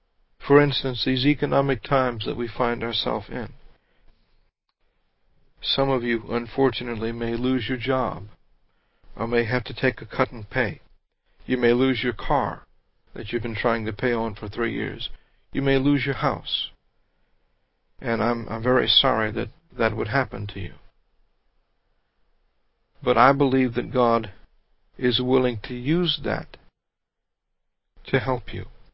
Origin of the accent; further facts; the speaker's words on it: Houma, Louisiana, United States; I was raised down in Houma. We're not raised to especially care about black people there.